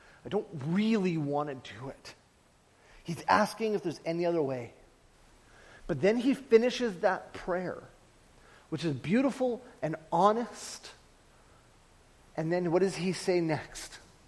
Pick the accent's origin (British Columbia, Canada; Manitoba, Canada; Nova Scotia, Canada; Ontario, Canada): British Columbia, Canada; Vernon; I had been a lead pastor in Saskatchewan. I left that and I went back to my hometown in Vernon and was trying to just find a job